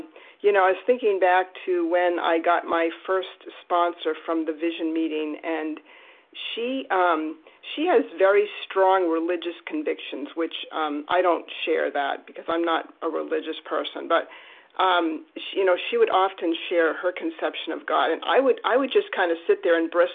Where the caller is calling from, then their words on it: New Hampshire, United States; Thank you for your service. I'm calling in from New Hampshire.